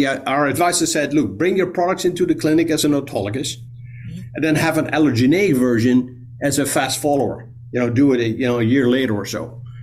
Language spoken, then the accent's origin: English; Netherlands; now in United States; we're Dutch originally, although I'm American now, but so we saw a lot of the world already.